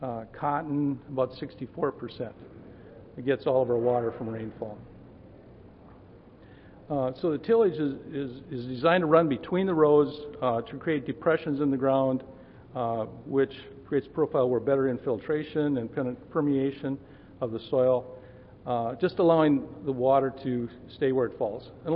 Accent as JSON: {"language": "English", "region": "Minnesota", "country": "United States", "said": "I'm from Minnesota, so our climate's a little bit different."}